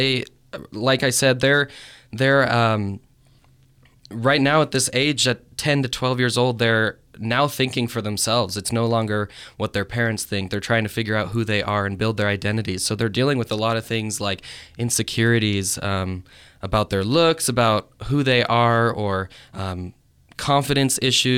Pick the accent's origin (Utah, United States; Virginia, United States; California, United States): Utah, United States; also born or lived in Boise, Idaho / Arizona; I've been in Utah most of my life since I was 8 years old. Before that, I was in Arizona for four, and then I was born in Idaho, in Boise.